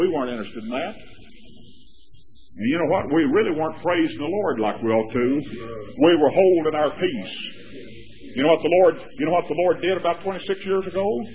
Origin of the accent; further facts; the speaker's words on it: Texas, United States; back in that day my home state of Texas was split up into about five factions.